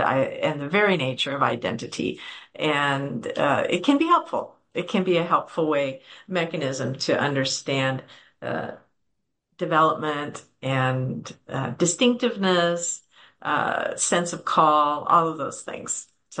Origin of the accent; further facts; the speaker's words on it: Canada; I'm also Canadian, and so Canadians have a hard time not telling people who they are